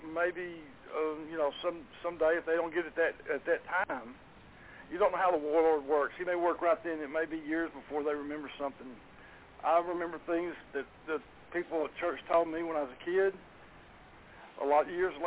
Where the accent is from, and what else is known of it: Garland, Texas, United States; born or raised there